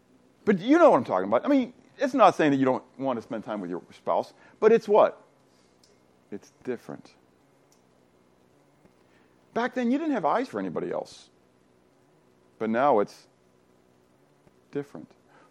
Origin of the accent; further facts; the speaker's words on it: Pittsburgh, Pennsylvania, United States; I grew up in Pittsburgh, but I never ice skated.